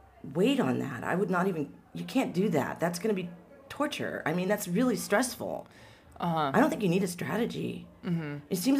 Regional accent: Seattle, Washington, United States; And I'm from Seattle, and that's where, oh my God, they went nuts with that, okay?

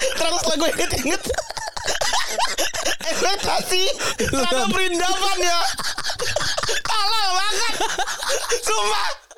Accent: Java, Indonesia; Pasti gue kan orang Jawa juga banyak gitu.

